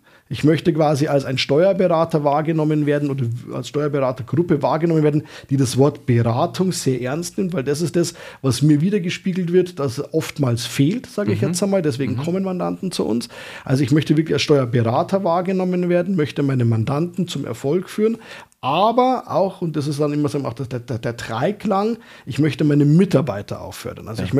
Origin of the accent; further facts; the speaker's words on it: Abensberg, Bavaria, Germany; Ich komme aus Abensberg. Abensberg ist eine Kleinstadt, also man kennt sich, man weiß, wer das ist.